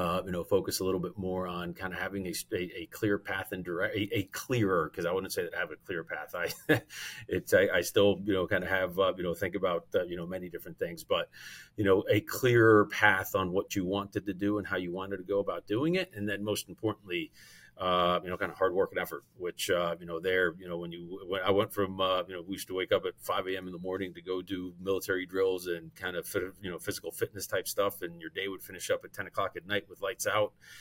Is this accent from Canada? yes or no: no; Caracas, Capital District, Venezuela; also born or lived in Boynton Beach, United States; So I was born in Caracas, Venezuela. And so my family's from South America. And so I split time between Caracas, Venezuela and Boynton Beach, Florida.